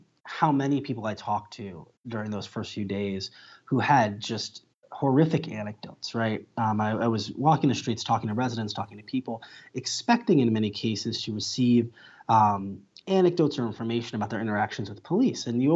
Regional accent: Cleveland, Ohio, United States; Now, Cleveland's my hometown. It's where I grew up. It's where my family still lives.

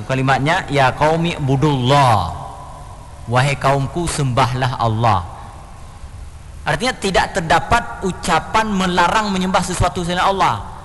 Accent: Aceh, Indonesia; kalau di kampung saya malah dibilang lagi dengan bahasa Aceh, pekahan entamong

